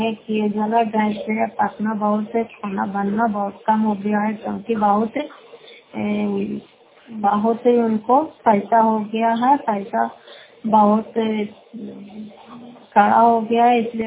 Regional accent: Fatehpur, Bihar, India; घर फतेहपुर पंचायत मकौटा जिला नालंदा करा ससरा ब्लॉक की निवासी हूँ।

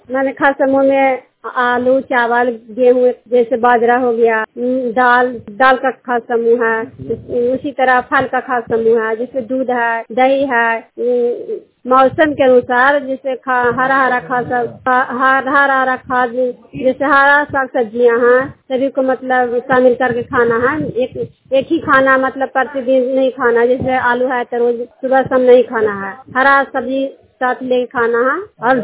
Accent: Kachhama, India; ग्राम post कच्छामा की रहने वाली हूँ

